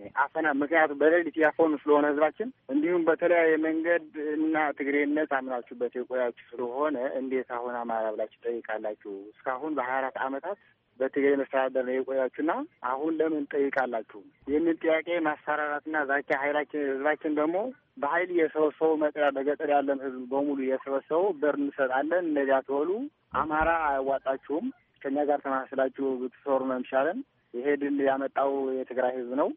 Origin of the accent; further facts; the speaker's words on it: Gondar, Amhara, Ethiopia; እኛ አገራችን ትውልዳችን ጎንደር ነው። ትውልዳችን ጎንደር እያለን ግን ከጥንት ጀምሮ እስከ 83 ዓመተ ምህረት ኢህአዴግ እስከሚገባ ድረስ እኛ በጎንደር አስተዳደር የቆየነ ሰዎች አሉ።